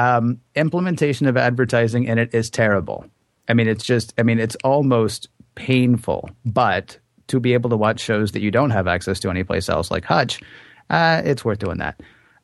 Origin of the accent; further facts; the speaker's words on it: Tennessee, United States; There is a Republican legislator in Tennessee, my home state